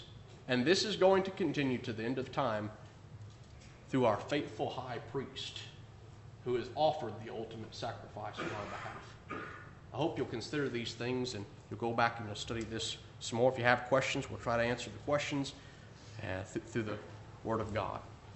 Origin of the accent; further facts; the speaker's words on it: Georgia, United States; Growing up in Georgia, people weren't just randomly driving through Atlanta every weekend